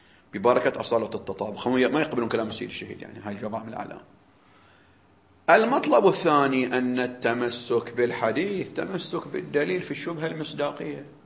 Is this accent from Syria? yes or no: no; Bahrain; فراح لأحد مشايخ عندنا في البحرين